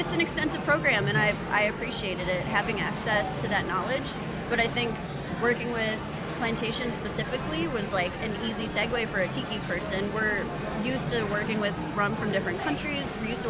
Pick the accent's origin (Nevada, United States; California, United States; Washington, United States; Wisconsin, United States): Wisconsin, United States; Milwaukee; And I'm from Milwaukee, Wisconsin. It's cold and it's dark and, you know, not that different than Chicago, but that's where we need tiki bars the most. So it was, I guess, kind of an easy segue for me as a like cold northern Midwest gal.